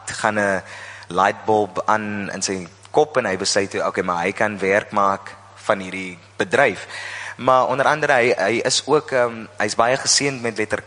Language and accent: Afrikaans; Oudtshoorn, Western Cape, South Africa; born or raised there